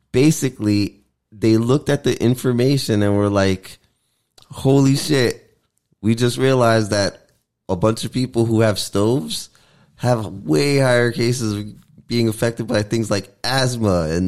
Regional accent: New Jersey, United States; also born or lived in New York; Because I'm from the Northeast. I'm from, you know, New Jersey, New York.

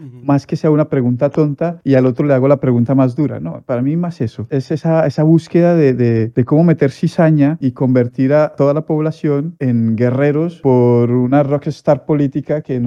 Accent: Colombia; es el podernos armar como colombianos libremente

